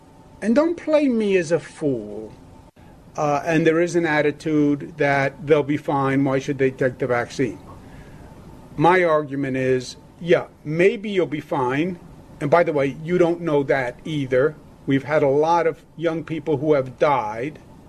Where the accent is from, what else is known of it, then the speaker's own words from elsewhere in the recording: New York, United States; as you know, I am a New Yorker, born and bred.